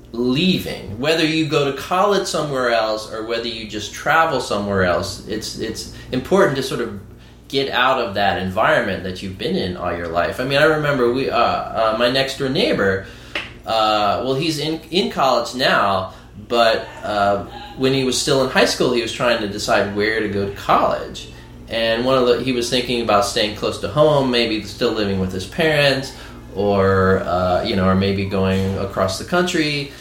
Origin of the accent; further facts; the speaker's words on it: the South, United States; because I am from the South. I mean, I used to live... like a block away from a statue of Robert E. Lee.